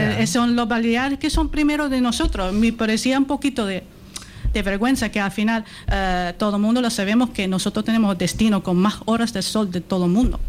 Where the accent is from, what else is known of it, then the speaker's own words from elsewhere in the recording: Netherlands; yo soy holandesa, mi marido es italiano